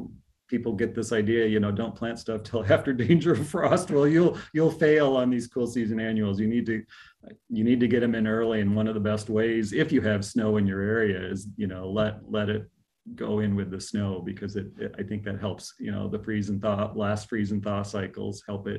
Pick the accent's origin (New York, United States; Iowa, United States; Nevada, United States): Iowa, United States; Decorah; And, Seed Savers in my hometown, Decorah, Iowa, sold it this year.